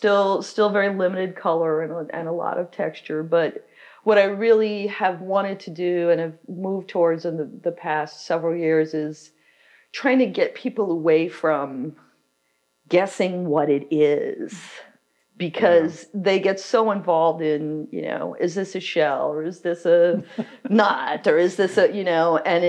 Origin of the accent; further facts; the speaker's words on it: Maine, United States; now in Minneapolis, United States; Because I grew up in Maine. And then I moved to Minneapolis, where my brother lives, and we later moved my mom out there.